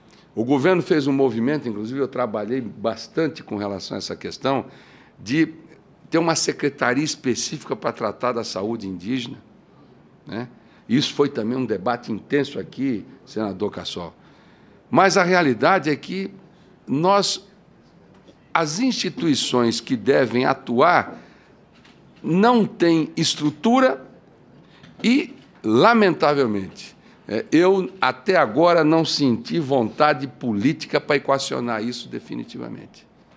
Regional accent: Brazil; todos nós somos brasileiros.

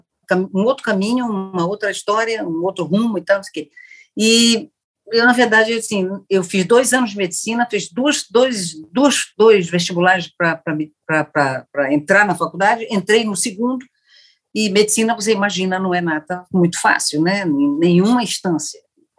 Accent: Belém, Pará, Brazil; now in Rio de Janeiro, Brazil; eu cheguei no Rio de Janeiro, vinda de Belém, né, que sou paraense, em 81

